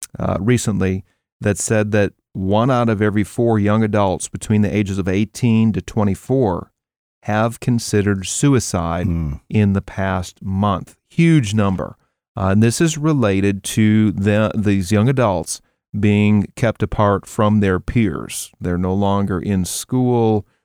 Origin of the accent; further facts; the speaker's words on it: Green Bay, Wisconsin, United States; I grew up in Green Bay, Wisconsin, very cold, very long winters.